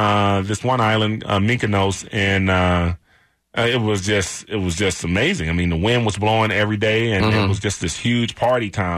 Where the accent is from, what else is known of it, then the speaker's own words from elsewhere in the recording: Houston, Texas, United States; I mean, it was hot, you know, and I'm from Houston.